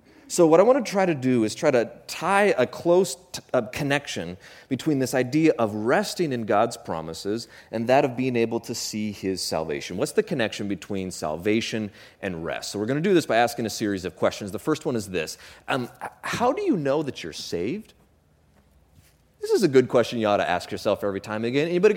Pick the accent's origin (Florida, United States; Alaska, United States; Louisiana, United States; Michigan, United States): Alaska, United States; When I was growing up in Alaska, you would read these books, they would give them to you in school, about what to do in the event of a bear attack, because that's a thing.